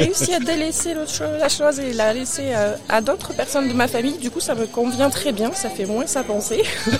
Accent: Cahors, Occitanie, France; Oui, on est de Cahors.

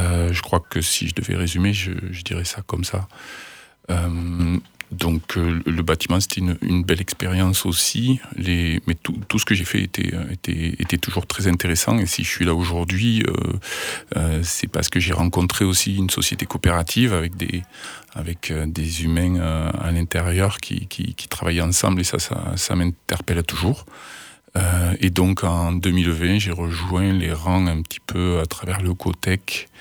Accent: Nouvelle-Aquitaine, France; born there; Et je suis arrivé dans la région de Cap-de-Nac, moi, au début, avec mon père qui a trouvé un boulot là-bas. Mais sinon, je suis né en Charente-Maritime. Et donc, Villefranche, oui, j'y ai passé quelques années, puisque j'ai fait mon lycée au public.

